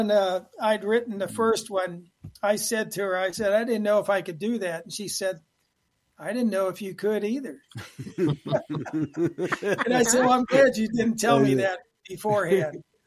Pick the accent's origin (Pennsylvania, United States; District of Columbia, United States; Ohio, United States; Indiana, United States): Ohio, United States; Well, I grew up in Ohio, and as you mentioned, Jim, in 5th grade, I read my first Zane Grey